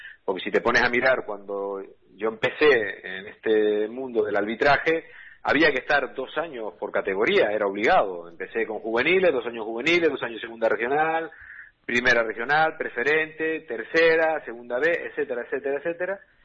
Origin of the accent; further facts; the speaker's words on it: La Orotava, Canary Islands, Spain; now in Los Realejos, Spain; nací en La Perdoma, donde hice el pregón el pasado jueves, sí, de la fiesta, y soy de La Otava, pero actualmente estoy viviendo en Los Realejos, vivo a caballo entre Los Realejos así y La Otava